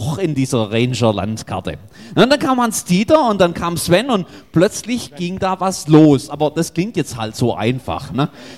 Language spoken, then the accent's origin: German; Mötzingen, Baden-Württemberg, Germany; ich komme ja aus Mötzingen